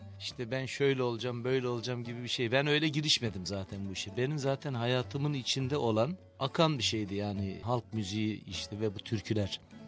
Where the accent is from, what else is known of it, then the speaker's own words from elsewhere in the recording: İzmir, Turkey; also born or lived in Tercan; Tabii ben Erzincan Tercan'da doğdum ben. Oranın bir köyünde, Beykonak köyünde. Tabii İzmir'e göç ben 6-7 yaşındayken oldu.